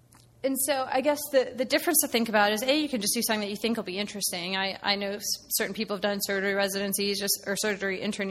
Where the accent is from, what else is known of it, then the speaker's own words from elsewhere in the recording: Ohio, United States; I'm from Ohio, so I applied to like an Ohio State prelim year and some other one in Cleveland